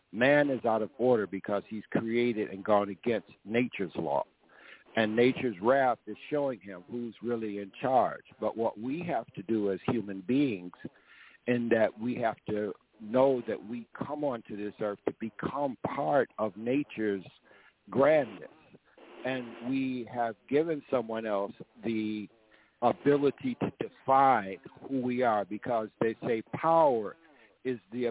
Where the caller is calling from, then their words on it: Georgia, United States; I'm calling you that I sit on these stolen lands in Georgia from the Muscogee Creek Nation.